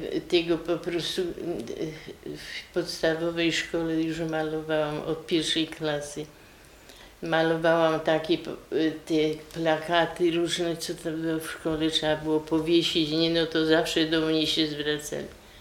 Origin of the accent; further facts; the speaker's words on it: Bystra, Silesian Voivodeship, Poland; bo ja pochodzę też z pięknej wioski Bystrej koło Bielska